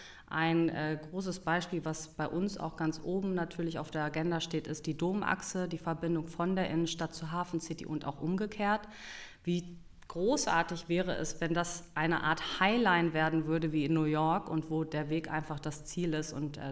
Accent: Hameln, Lower Saxony, Germany; now in Hamburg, Germany; Wie gesagt, ich komme ursprünglich aus Hameln, habe mal das sauberste Hochdeutsch gesprochen, aber ich glaube, das hat sich mit den Jahren auch schon ein bisschen verändert.

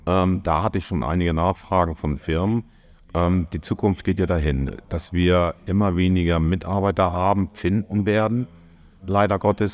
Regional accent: Kiel, Schleswig-Holstein, Germany; born there; now in Hamburg, Germany; Wenn ich ganz ehrlich bin, ich bin in Kiel geboren.

